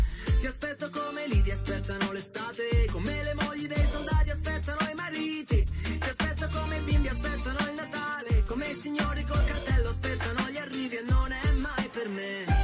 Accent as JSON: {"language": "Italian", "town": "Campobasso", "region": "Molise", "country": "Italy", "said": "E io sono di Campobasso."}